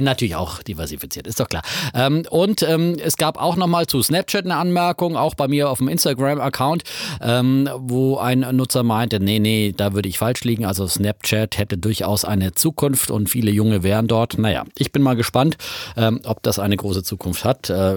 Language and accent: German; Bavaria, Germany; hätte ich als Bayer natürlich wissen müssen